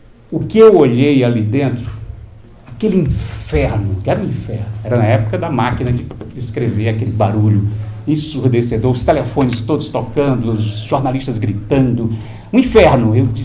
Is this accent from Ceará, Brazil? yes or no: yes; Fortaleza, Ceará, Brazil; Isso tudo lá em Fortaleza, onde eu nasci e onde passei a maior parte da minha vida.